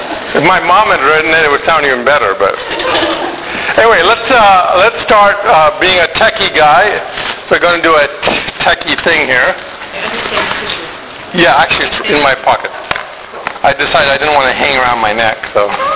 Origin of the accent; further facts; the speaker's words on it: Ghana; also born or lived in Sudan; now in United States; I grew up in Ghana, and then I went to Sudan